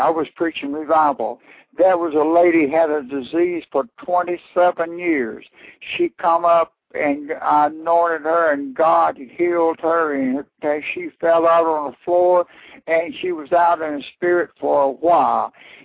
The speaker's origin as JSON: {"language": "English", "region": "Mississippi", "country": "United States", "said": "from South Mississippi."}